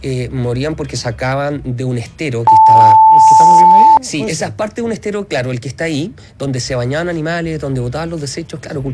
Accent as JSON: {"language": "Spanish", "town": "Concepción", "region": "Biobío", "country": "Chile"}